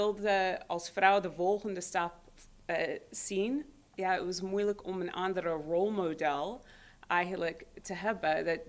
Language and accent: Dutch; Canada; Dutch is a second language; also born or lived in United States; Ik ben een soort hybrid tussen Canadees en Amerikaans. Mijn vader was Canadees, mijn moeder Amerikaans, geboren in Canada, opgegroeid deels in Amerika, deels in Canada.